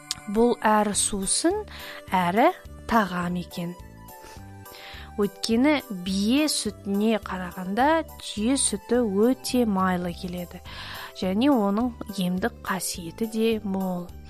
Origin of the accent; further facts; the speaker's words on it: Atyrau, Atyrau Region, Kazakhstan; Мен Атырауда туылып өскенмін. Ал Атырауда болса жайық өзені бар.